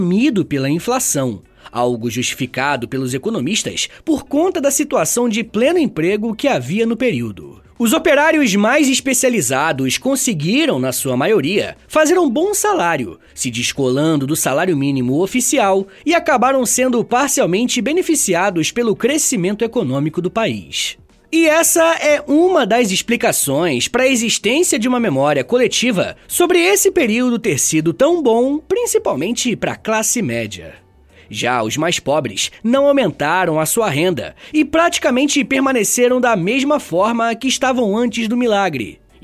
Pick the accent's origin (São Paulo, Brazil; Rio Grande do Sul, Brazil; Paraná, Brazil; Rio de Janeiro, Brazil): Rio de Janeiro, Brazil; Angra dos Reis; lá na minha cidade natal, Angra dos Reis, que fica no estado do Rio de Janeiro.